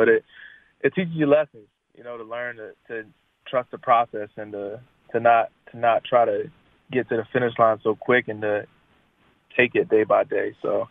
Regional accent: Groveland, Florida, United States; we ended up getting married in my hometown church in Groveland, Florida

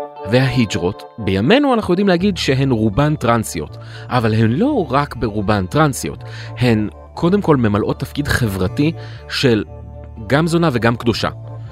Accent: Jerusalem, Jerusalem District, Israel; אני בתור ילד בירושלים של שנות ה-80, הייתי חריג בנוף

